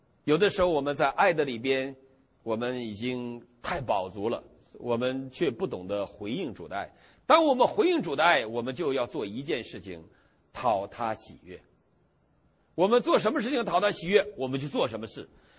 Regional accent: China; 尤其我们中国人，我们中国人在脑子里的物质主义，因为我们是无神论者

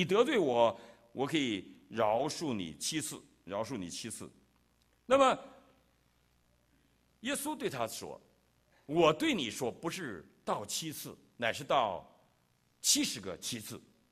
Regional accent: Northeast China, China; 我东北人，我有东北人的立场；我老婆上海人，上海人立场

